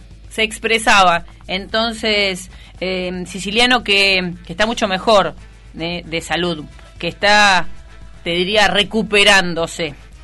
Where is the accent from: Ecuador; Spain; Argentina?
Argentina; Como argentinos, un clavo saca otro clavo y así seguimos